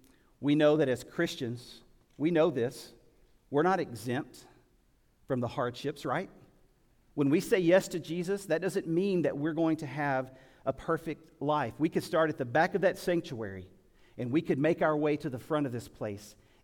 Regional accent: Warren, Arkansas, United States; I grew up in South Arkansas, little town called Warren, Arkansas, South Arkansas, land of tall pines and pink tomatoes.

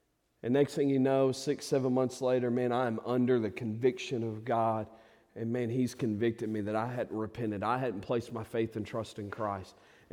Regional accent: Southern US, United States; And sometimes we, especially growing up in the South, we have this preconceived notion

